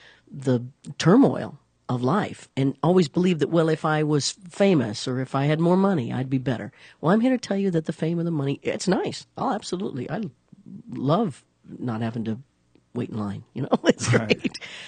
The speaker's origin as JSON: {"language": "English", "town": "Leavenworth", "region": "Kansas", "country": "United States", "tie": "born there", "said": "I said I was born. I was born in Leavenworth, Kansas. I wanted to be a rock star."}